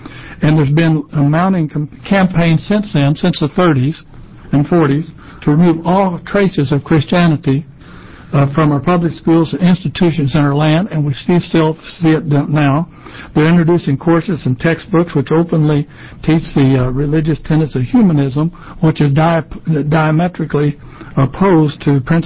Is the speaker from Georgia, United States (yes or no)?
no; Tigard, Oregon, United States; I'm from Tigard, Oregon. I'm here as an individual.